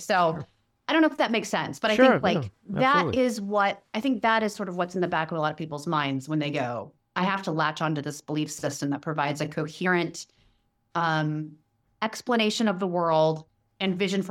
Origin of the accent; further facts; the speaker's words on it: Kansas City, Kansas, United States; which was not more than a couple, 3 hours maybe from where I grew up in Kansas City.